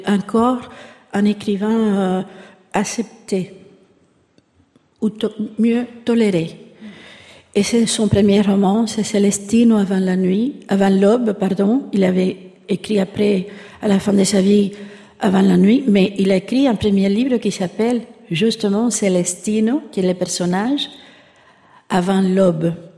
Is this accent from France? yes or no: no; Cuba; moved away as an adult; Vous savez, quand je suis partie de Cuba, je ne savais pas que j'allais être interdite